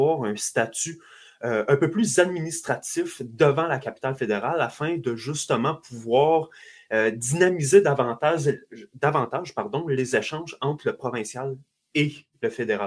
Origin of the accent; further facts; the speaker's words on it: Quebec, Canada; Moi, je viens de l'Outaouais. Et bon, on le sait très bien, l'Outaouais, c'est une région très libérale.